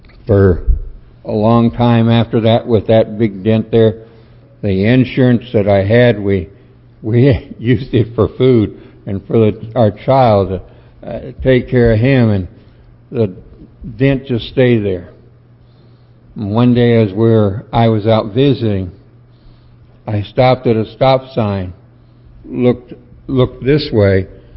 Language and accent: English; Detroit, Michigan, United States; But I grew up in Detroit, and I knew how to drive in the snow.